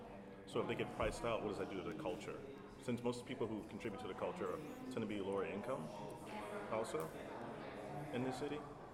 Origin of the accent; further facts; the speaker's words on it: New Orleans, Louisiana, United States; also born or lived in Mississippi; I was born and raised in New Orleans East and spent a good chunk of my life in Mississippi.